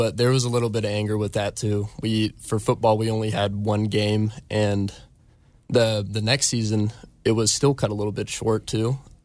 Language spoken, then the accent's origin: English; Groveland, California, United States; I came from Tenaya Elementary over in Groveland.